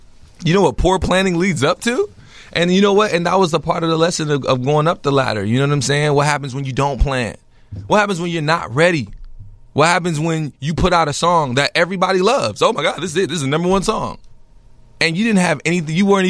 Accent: Broadview, Illinois, United States; I represent Chicago, and I'm not even all the way from Chicago like that. So, like, I'm from Broadview, Maywood.

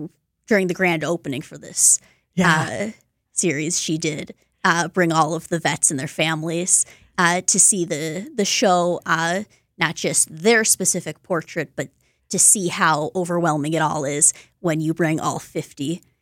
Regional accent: Milwaukee, Wisconsin, United States; I'm Milwaukee born, so I think I have to say that the Wisconsin portrait, rep my home state

